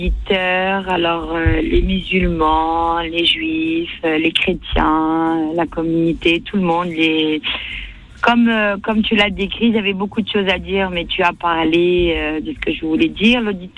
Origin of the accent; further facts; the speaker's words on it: France; La France, bah, c'est notre pays parce qu'on vit là, même si on a des origines